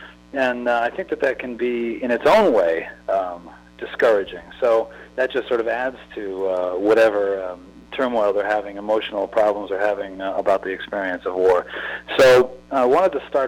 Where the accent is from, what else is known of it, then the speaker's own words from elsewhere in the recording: Massachusetts, United States; I'm starting in Seattle, and I'm going to my hometown in Massachusetts.